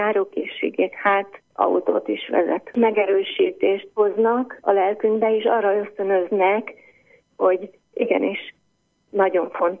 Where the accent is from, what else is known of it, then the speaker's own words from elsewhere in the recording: Alsónémedi, Pest, Hungary; Ismerjük egymást, egymástól nem messze lakunk. Itt nőttünk fel mindnyájan alsó némedében, és segítjük elhordozni egymás terhét.